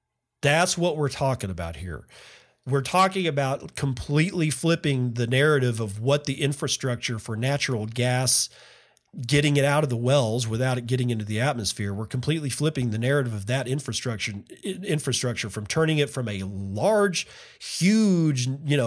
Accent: Texas, United States; I'm like just south of the Anadarko petroleum basin, and I grew up in the Permian basin

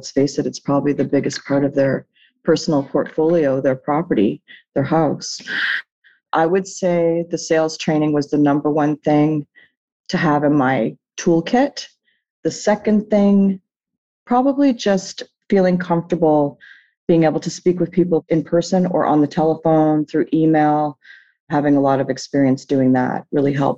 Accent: New Brunswick, Canada; I am originally from the East Coast of Canada, a province called New Brunswick, small province.

